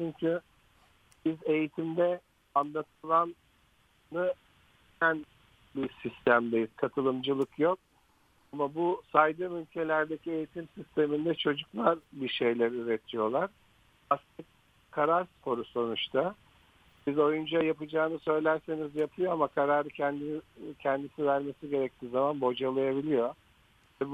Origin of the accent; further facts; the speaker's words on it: Ordu, Turkey; Ben Orduluyum.